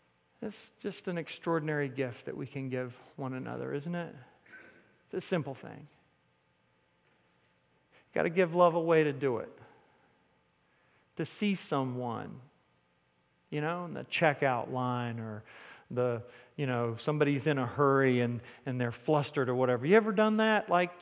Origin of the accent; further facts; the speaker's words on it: North Carolina, United States; accent: southern; I'm from North Carolina, and I try real hard to work on covering up my southern accent.